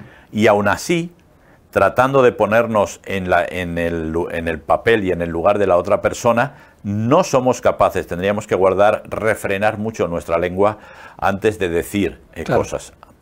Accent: Burgos, Castile and León, Spain; Por ejemplo, en mi tierra, en Burgos, a las 10 de la noche cierran el tanatorio

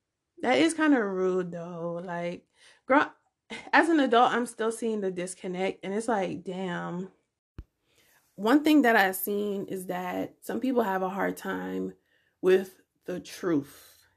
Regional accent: Jamaica; So you tell me that because my skin is brown and I'm Jamaican, that I'm not black.

